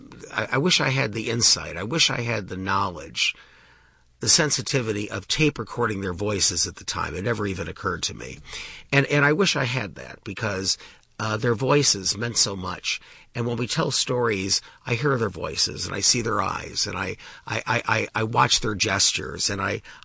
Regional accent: Cleveland, Ohio, United States; I'm from Cleveland, Ohio, and I actually still root for the Cleveland Browns.

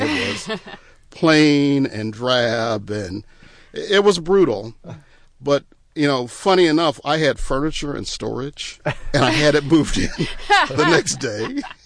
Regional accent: Texas, United States; And I'm from Texas and I'm tough.

